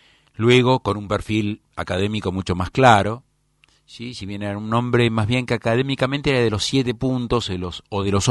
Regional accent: Argentina; celebramos como argentinos.

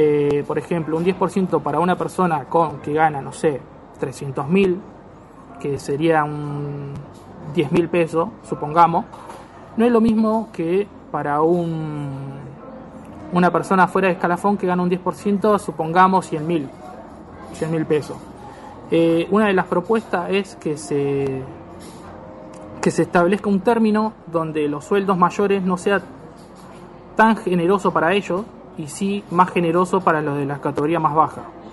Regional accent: Carmen de Patagones, Buenos Aires Province, Argentina; Está demasiado bajo de donde yo soy, de Patagones.

